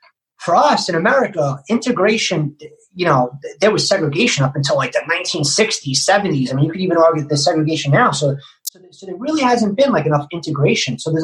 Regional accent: United States; I identify that I'm Irish. I identify that I'm Italian. But at the end of the day, like, I'm American, you know?

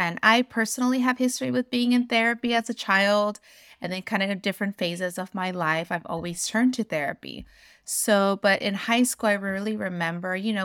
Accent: United States; I am the eldest daughter of immigrant parents. I identify as Mexican American. Both my parents are from Mexico.

